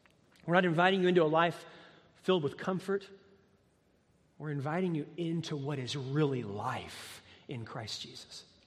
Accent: United States; We were founded upon a love for authority as Americans. I can say that. I'm an American.

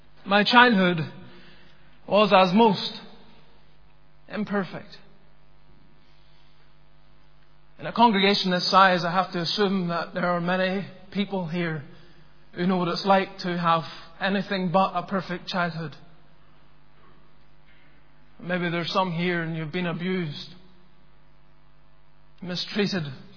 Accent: Bellshill, Scotland, United Kingdom; born there; I was born in Scotland on the 30th of December 1982 in a little town called Bells Hill, some 20 odd miles outside Glasgow.

